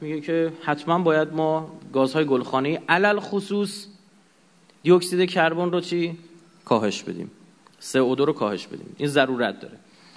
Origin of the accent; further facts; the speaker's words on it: Iran; من به عنوان یه مسلمان، به عنوان یه ایرانی